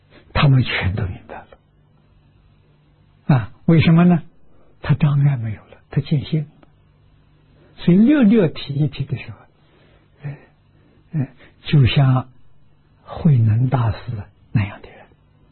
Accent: China; 我们中国人讲氛围，外国人讲磁场啊，世俗人讲气氛啊。

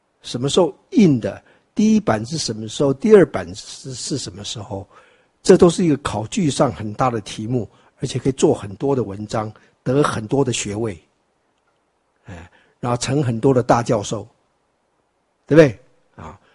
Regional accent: Taiwan; 那我们台湾人呢，就讲

